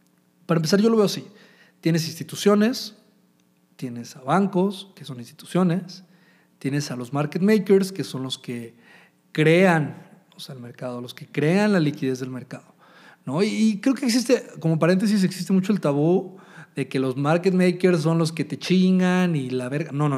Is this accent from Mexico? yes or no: yes; Mexico; Yo soy mexicano también